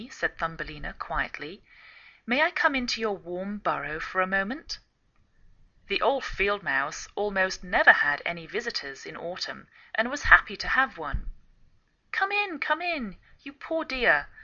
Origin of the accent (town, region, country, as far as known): England, United Kingdom; now in United States